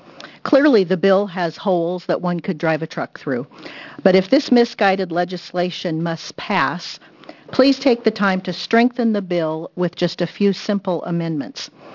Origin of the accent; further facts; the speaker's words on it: Salem, Oregon, United States; from Salem, Oregon